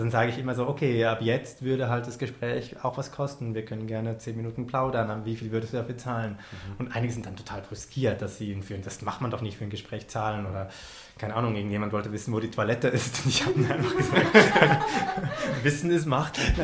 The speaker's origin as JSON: {"language": "German", "country": "Switzerland", "said": "dass ich als Schweizer einem philippinischen Mann eine erotische Massage gibt"}